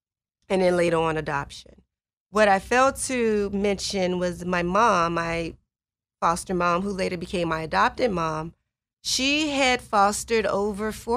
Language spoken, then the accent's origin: English; Chicago, Illinois, United States; I know growing up in Chicago, I didn't even learn how to swim until I got to boot camp.